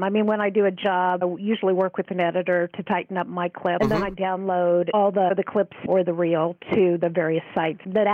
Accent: Denver, Colorado, United States; Well, I'm a third-generation Denverite, so I grew up skiing in the Rocky Mountains.

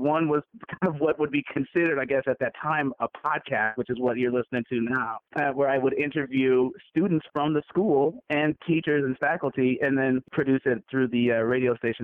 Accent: Aurora, Colorado, United States; I grew up in Aurora, which is just a suburb of Denver.

